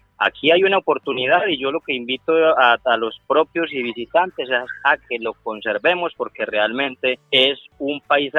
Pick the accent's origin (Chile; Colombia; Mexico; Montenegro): Colombia; de toda esta riqueza que tenemos como colombianos